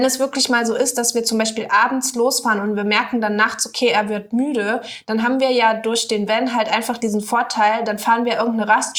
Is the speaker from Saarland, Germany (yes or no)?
yes; Saarland, Germany; Also Hustengutzje, das ist auf Saarländisch. Ich komme ja aus dem Saarland ursprünglich mal.